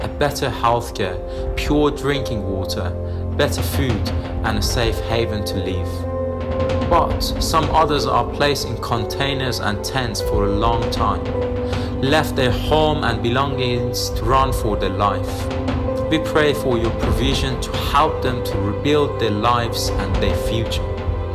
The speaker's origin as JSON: {"language": "English", "country": "Iran", "tie": "born or raised there", "moved": "yes", "lives_now": "United Kingdom", "said": "was born into a Muslim family in Iran. I surrendered my heart to Jesus, but due to my arrest, I left my home country and now I've been living in the UK."}